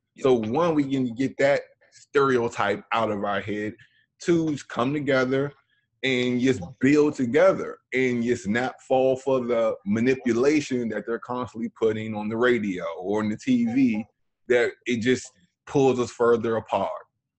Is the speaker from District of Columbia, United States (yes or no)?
yes; Washington, District of Columbia, United States; which in the neighborhood I grew up in Riggs Park, D.C.